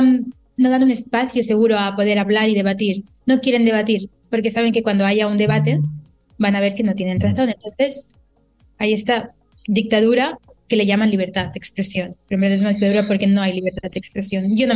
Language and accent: Spanish; Spain; Y creo que otro de los problemas que hay en mi país, en España, es un país socialista